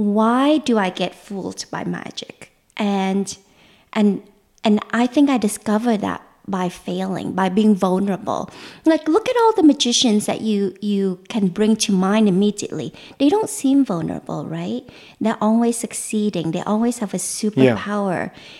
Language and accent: English; Vietnam; this goes back to my early childhood growing up in Vietnam.